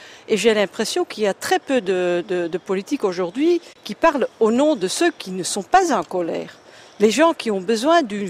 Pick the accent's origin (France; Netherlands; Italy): Netherlands; French is a second language; moi, en tant que effectivement membre du groupe libéral, mais aussi en tant que néerlandaise